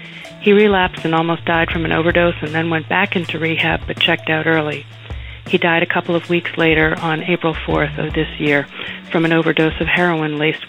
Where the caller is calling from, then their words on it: New York City, New York, United States; I'm calling from New York City.